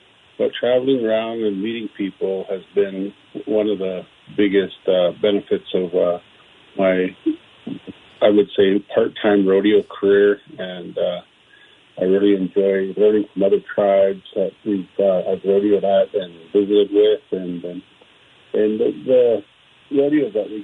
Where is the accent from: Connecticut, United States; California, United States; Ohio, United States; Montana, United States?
Montana, United States; I was born and raised here on the Blackfeet Indian Reservation, and horse culture has always been a big part of our family